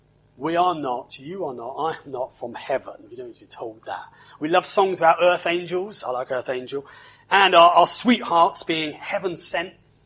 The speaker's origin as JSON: {"language": "English", "region": "London", "country": "United Kingdom", "said": "I'm from London. Yeah. I'm from West London. That's even better, isn't it? Yes. I'm from Ealing in West London. It's not so nice part, though. Hamwell's not a great part of Ealing."}